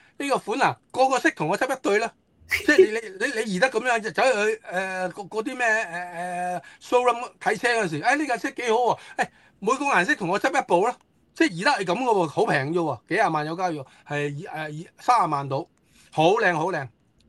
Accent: China; 作為中國人咧，我好驕傲

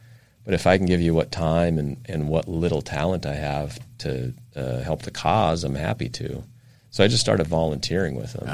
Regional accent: Spokane, Washington, United States; now in San Diego, United States; No, I grew up in Spokane, Washington.

